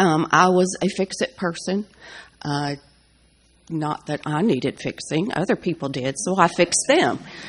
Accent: Tennessee, United States; from Tennessee.

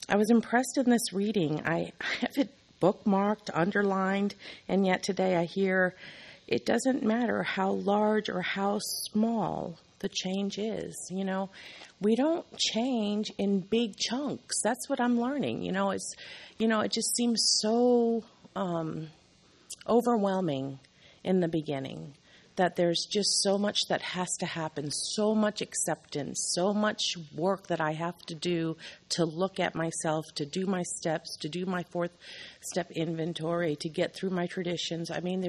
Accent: San Antonio, Texas, United States; from San Antonio.

